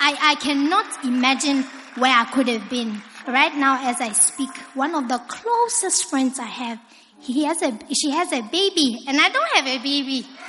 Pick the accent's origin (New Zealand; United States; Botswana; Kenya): Botswana; I'm from Botswana.